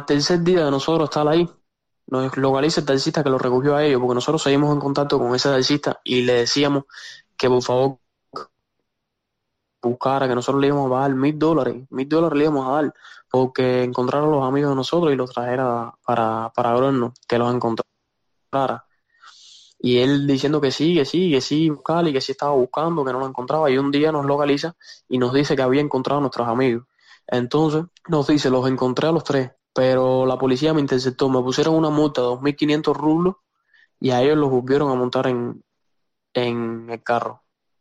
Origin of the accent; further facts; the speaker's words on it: Jagüey Grande, Matanzas, Cuba; now in Minsk, Belarus; Yo salí de Cuba el 15 de diciembre.